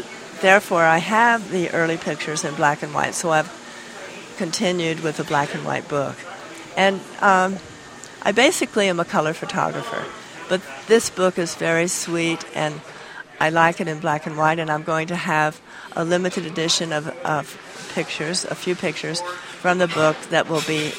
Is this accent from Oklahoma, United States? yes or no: yes; Oklahoma, United States; I was born in Oklahoma and raised in Oklahoma and was used to powwows.